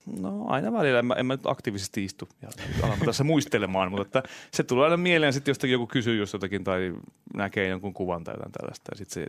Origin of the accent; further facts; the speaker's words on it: Viiala, Pirkanmaa, Finland; also born or lived in Toijala; No siis olin syntynyt Toijalasta, mutta kasvoin Viialassa